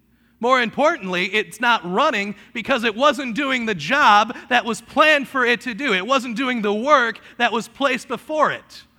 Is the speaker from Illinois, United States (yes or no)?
no; Detroit, Michigan, United States; I'm from Detroit, too.